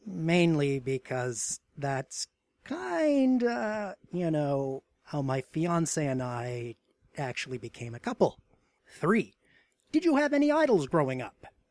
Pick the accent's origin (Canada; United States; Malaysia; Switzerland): Canada; I am Canadian. My paternal grandfather came from Norway. I was born in 1988.